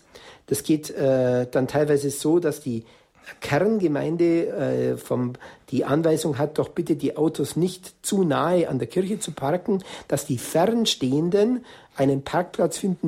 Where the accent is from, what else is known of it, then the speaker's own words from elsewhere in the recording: Germany; er kommt aus der Nähe von Barcelona und ich komme aus Deutschland.